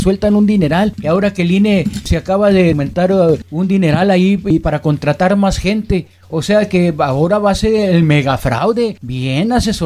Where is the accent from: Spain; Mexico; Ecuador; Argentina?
Mexico; Ya vimos el papelito que hicimos los mexicanos, porque en el extranjero somos mexicanos todos